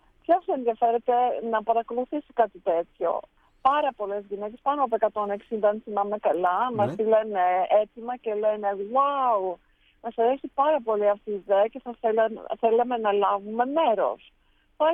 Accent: Ioannina, Epirus, Greece; Επίσης τα Γιάννενα είναι η πατρίδα μου.

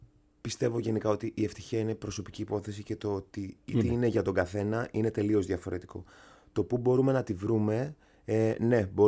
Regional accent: Thessaloniki, Central Macedonia, Greece; now in Athens, Greece; μεγάλωσα στη Θεσσαλονίκη, στα Μετέωρα, που είναι λίγο πιο ψηλά. Και ζω στην Αθήνα. Από τότε που τέλειωσα τη σχολή στη Θεσσαλονίκη, το Κρατικό Θέατρο Βορείου Ελλάδος, ναι. το 2011. Mm-hmm. Και το 2012 μετακόμισα στην Αθήνα.

